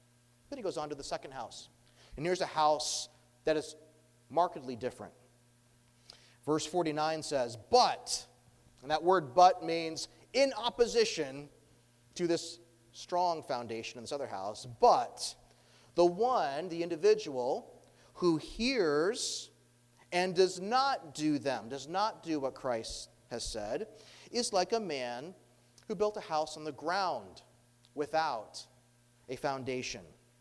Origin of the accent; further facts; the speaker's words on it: Ohio, United States; we came from Ohio, so different culture coming from Ohio to Georgia, different climate, different everything.